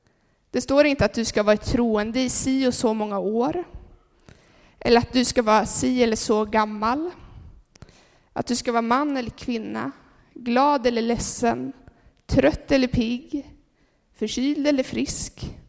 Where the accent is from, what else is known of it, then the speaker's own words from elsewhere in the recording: Åtvidaberg, Östergötland, Sweden; När jag växte upp så växte jag upp i en församling i Åtvidaberg